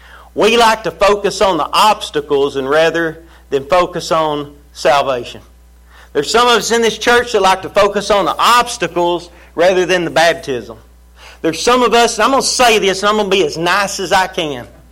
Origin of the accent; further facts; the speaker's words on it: Mineola, United States; I didn't want to leave Mineola, right? That was my hometown, my home store.